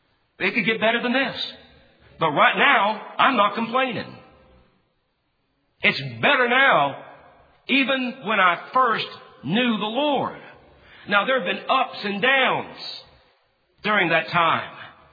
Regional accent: McMahon, Texas, United States; I grew up in the Primitive Baptist. That's all I've ever known. I was a week old when Mom and Dad took us to Bethel Church in McMahon, Texas.

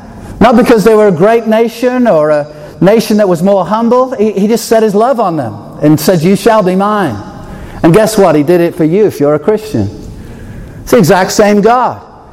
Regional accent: England, United Kingdom; I mean, as an Englishman, what's up with that? He chose Israel when he could have waited for us English people to come.

